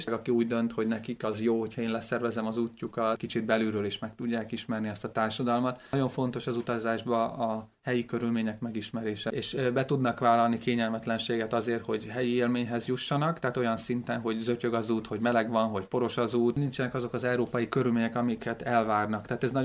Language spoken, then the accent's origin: Hungarian; Hungary; és amikor mondtam, hogy Magyarországról jöttem, akkor fölkapta a fejét